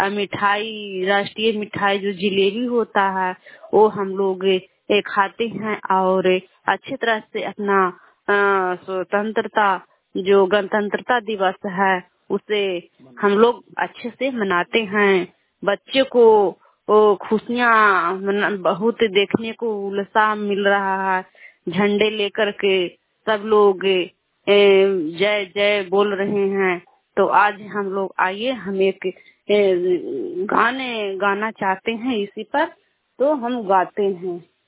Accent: Nagarnausa, Bihar, India; मैं कछामा पंचायत नगर नौसा ब्लॉक की निवासी हूँ

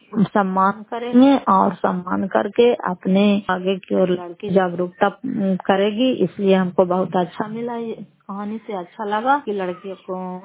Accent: Fatehpur, Bihar, India; घर फतेहपुर, पंचायत मकौसा, जिला नालंदा और करारपसरा प्रखंड की निवासी हूं।

